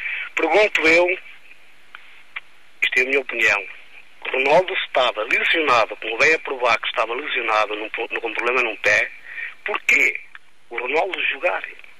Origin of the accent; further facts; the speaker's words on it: Portugal; porque eu sou português e eu acho que os portugueses são bons.